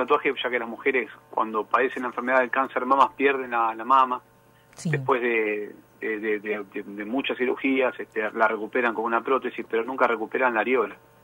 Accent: Buenos Aires, Argentina; Bueno, yo soy originario acá de Buenos Aires, estoy actualmente resido acá en la ciudad de Buenos Aires.

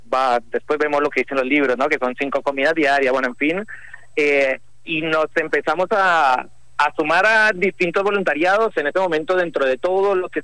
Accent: Bogotá, Colombia; Yo más exactamente soy de Bogotá, pero sí, de la Gran Colombia.

